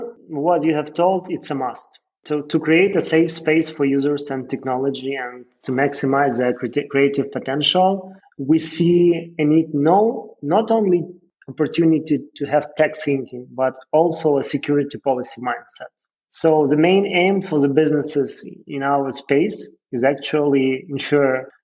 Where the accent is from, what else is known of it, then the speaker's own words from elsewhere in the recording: Kyiv, Ukraine; I'm a great fan of the place where I'm from. I'm Ukrainian. I'm calling from Kyiv.